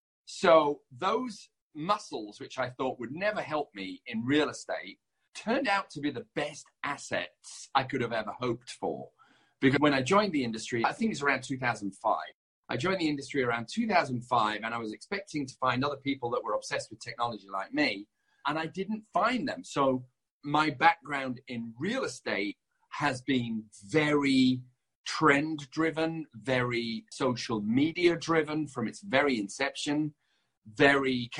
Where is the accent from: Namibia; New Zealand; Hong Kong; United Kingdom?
United Kingdom; Leeds, Yorkshire and the Humber; also born or lived in London; I lived in London for 8 years of my life. I'm not from London. I'm from a town called Leeds. But I lived in London for about 8 years